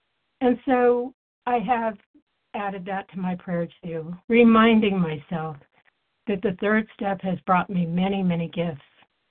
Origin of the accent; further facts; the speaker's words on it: Albuquerque, New Mexico, United States; I had moved for a promotion away from Albuquerque, my hometown.